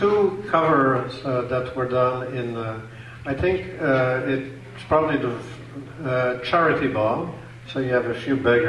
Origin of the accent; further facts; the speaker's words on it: Ottawa, Ontario, Canada; I'm from Ottawa.